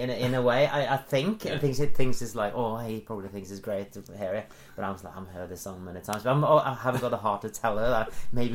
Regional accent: Oslo, Norway; English is a second language; doing a show there in my hometown.

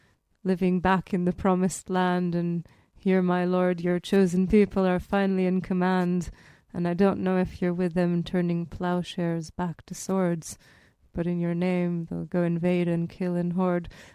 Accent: Jerusalem, Jerusalem District, Israel; I grew up in Jerusalem. My family was quite religious, Jewish, religious, up to a point when I was about 10.

